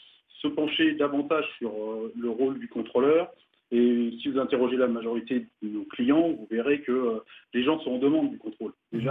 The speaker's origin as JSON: {"language": "French", "region": "Île-de-France", "country": "France", "tie": "born or raised there", "said": "Alors, comme moi, j'ai grandi en Seine-Saint-Denis"}